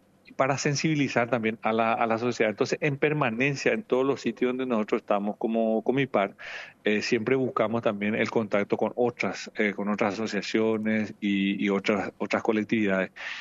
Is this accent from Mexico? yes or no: no; Paraguay; now in Alicante, Spain; nosotros como colectividad paraguaya estamos moviendo de forma importante. Entonces hay espacios, ¿verdad? Justamente yo aquí en Alicante, donde vivo